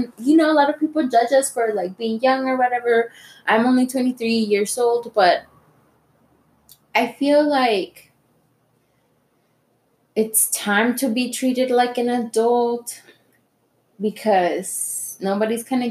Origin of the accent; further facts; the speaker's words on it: Colorado, United States; We are two women from Colorado who are radical, amazing.